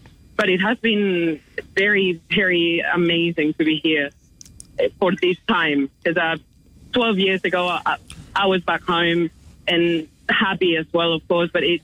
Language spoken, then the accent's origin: English; Spain; English is a second language; now in Australia; I'm originally from Spain, where we had our marriage equality law passed in 2005.